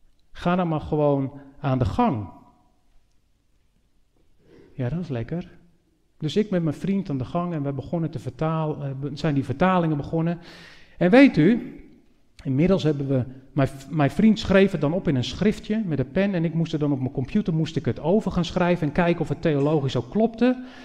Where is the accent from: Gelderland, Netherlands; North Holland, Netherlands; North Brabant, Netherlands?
North Holland, Netherlands; Of misschien wel naar Noord-Holland, waar wij vandaan komen. Had u dat al gehoord aan mijn accent? Dat ik een beetje knauw.